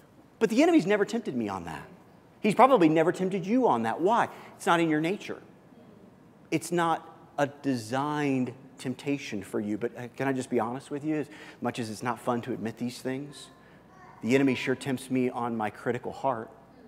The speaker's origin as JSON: {"language": "English", "region": "Midwest", "country": "United States", "tie": "born or raised there", "said": "I grew up in the Midwest, and one of the things about this time of year that always seemed to be important and vital"}